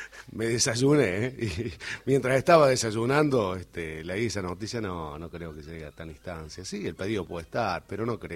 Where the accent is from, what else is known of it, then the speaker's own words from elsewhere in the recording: Córdoba, Argentina; Nosotros también somos cordobeses y tenemos tonada, pero tenemos esos aires de querer hacernos unos porteños